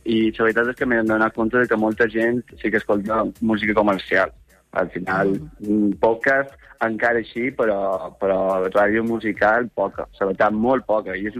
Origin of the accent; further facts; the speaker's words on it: Sant Jordi, Balearic Islands, Spain; Jo estic visquent al centre, però sempre he estat d'un poble, de Sant Jordi, de tota la vida.